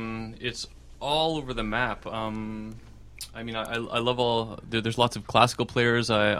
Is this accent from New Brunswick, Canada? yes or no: yes; New Brunswick, Canada; born there; now in Toronto, Canada; From the East Coast. I was born in New Brunswick to Toronto.